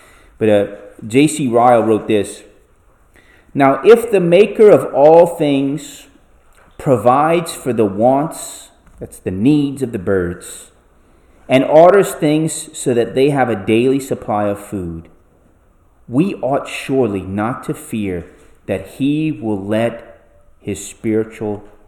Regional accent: Louisiana, United States; Growing up in South Louisiana, it's very important that Jesus said in verse 23, life is more than food.

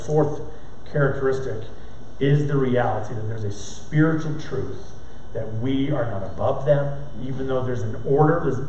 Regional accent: Maine, United States; an incredible soccer player locally in my hometown of Maine.

